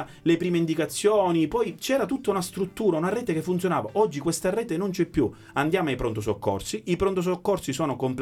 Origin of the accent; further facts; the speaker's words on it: Gela, Sicily, Italy; born there; Ha raccontato la storia di una coppia di siciliani, tra l'altro di Gela, okay, quindi della mia città natale